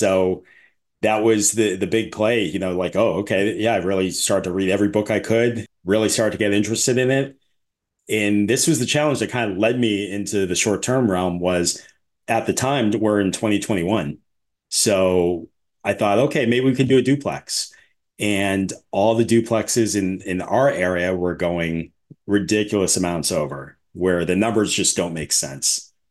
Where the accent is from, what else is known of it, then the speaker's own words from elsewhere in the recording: Boston, Massachusetts, United States; So that's when I kind of moved back north. You know, I'm from the Boston area.